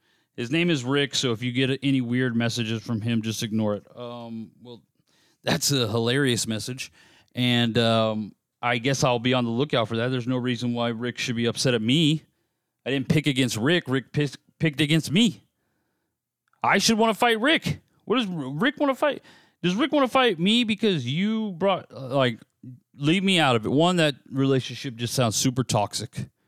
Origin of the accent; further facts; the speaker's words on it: United States; I'm obviously rooting for America. I'm an American, but at minus 200, I would probably stay away from it.